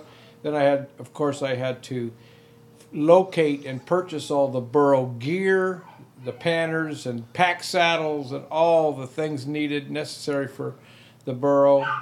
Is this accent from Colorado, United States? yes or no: no; San Diego, California, United States; now in Loreto, Mexico; I live in Loreto. I'm from San Diego.